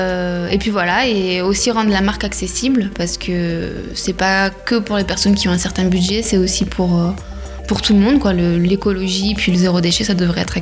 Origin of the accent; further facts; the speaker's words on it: Montpellier, Occitanie, France; now in Chamonix, France; j'ai 28 ans et je viens de Montpellier. Ça fait 4 ans en fait que j'habite à Chamonix, je suis arrivée en 2016.